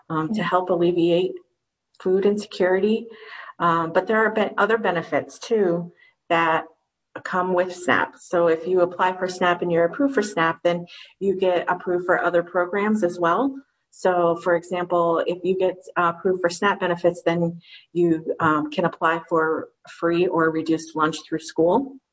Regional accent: Livingston Manor, New York, United States; Plus, I grew up in Livingston Manor, so it's rewarding for me to work in Sullivan County and, you know, help the people around my hometown.

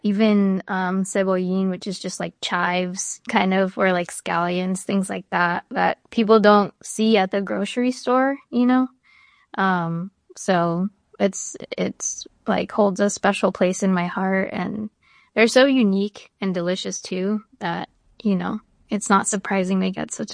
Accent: New Jersey, United States; I grew up in Hudson County in New Jersey, and it's like right across the river from, you know, Central Park from New York City.

